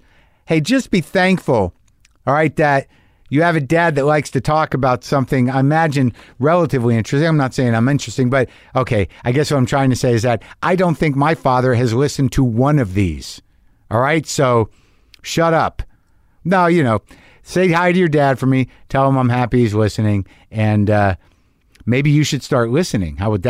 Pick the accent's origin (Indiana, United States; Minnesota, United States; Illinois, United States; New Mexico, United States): New Mexico, United States; Albuquerque; I grew up in New Mexico, like in Albuquerque.